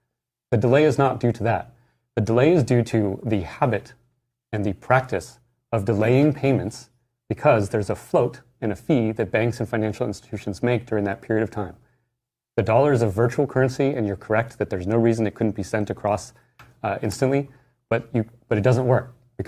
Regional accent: United States; Okay, I'm an American, right? I grew up believing that like an individual has a right to privacy

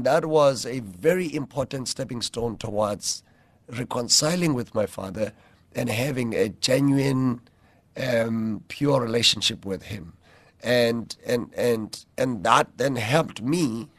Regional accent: Whittlesea, Eastern Cape, South Africa; also born or lived in Queenstown; now in Cape Town, South Africa; I was born in Queenstown, a small town called Queenstown, in the Eastern Cape, and born and raised there in a smaller part of the Eastern Cape called Whittlesea. And so I then moved to Cape Town in 1999, and I have been living here since then.

